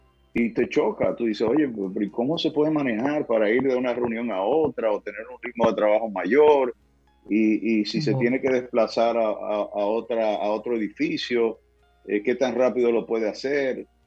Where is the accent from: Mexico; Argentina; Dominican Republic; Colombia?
Dominican Republic; si a usted le molesta mi acento, que no debiera molestarle, porque mi origen real y efectivamente yo soy dominicano. Y tengo la nacionalidad porque en algún momento de la vida viví en los Estados Unidos